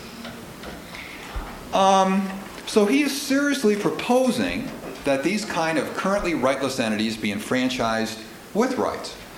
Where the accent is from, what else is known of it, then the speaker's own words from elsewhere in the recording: Wisconsin, United States; In 1875, right in my home state of Wisconsin